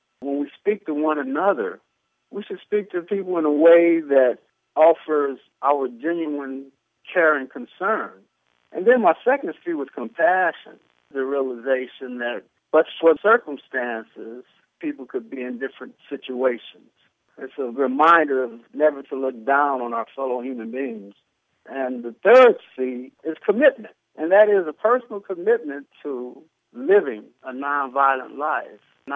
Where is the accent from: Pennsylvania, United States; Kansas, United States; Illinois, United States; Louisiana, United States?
Illinois, United States; Chicago; I was born in Chicago and raised in the housing projects and went through the military.